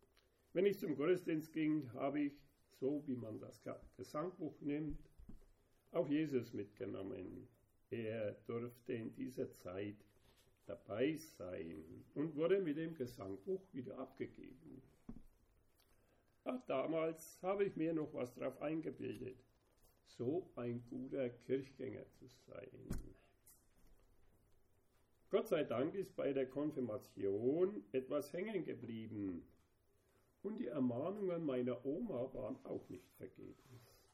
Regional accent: Gunzendorf, Germany; Ich komme aus Gunzendorf, wiedergeboren in Jesus Christus seit 2008.

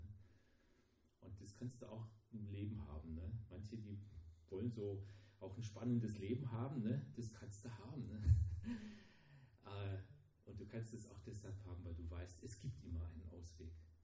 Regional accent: Romania; now in Germany; Ich bin in Rumänien aufgewachsen als Deutscher, ne? Und da war ich dort ein Ausländer. Dann kam ich nach Deutschland, als hieß es, du kommst aus Rumänien.

